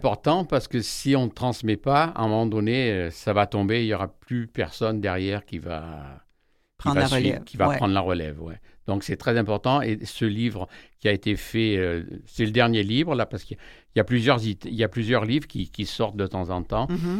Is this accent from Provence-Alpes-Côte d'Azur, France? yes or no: yes; Bormes-les-Mimosas, Provence-Alpes-Côte d'Azur, France; born there; je suis né à Bormes, oui.